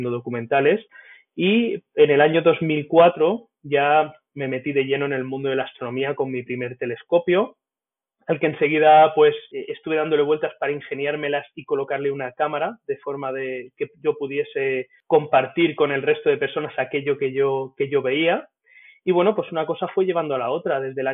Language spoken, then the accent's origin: Spanish; Elda, Valencian Community, Spain; soy de Elda, un pueblecito de la provincia de Alicante